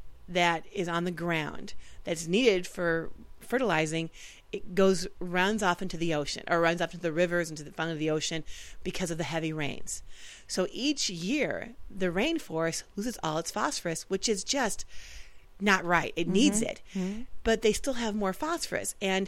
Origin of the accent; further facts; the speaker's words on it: United States; because I'm American